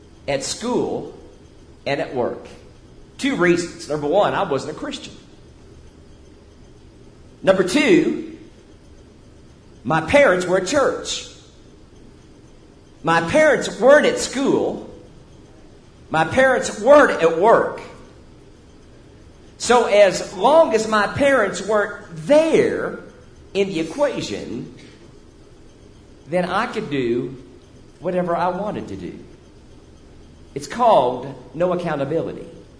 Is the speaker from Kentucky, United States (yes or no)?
yes; Louisville, Kentucky, United States; remember my years growing up in Louisville, Kentucky, or if you're a native, there it's Louisville. In Louisville, I was raised